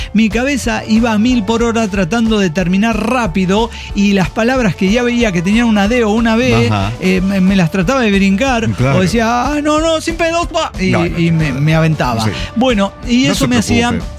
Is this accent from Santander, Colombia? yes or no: yes; Bucaramanga, Santander, Colombia; born there; Y así, pero bueno, nací en Colombia.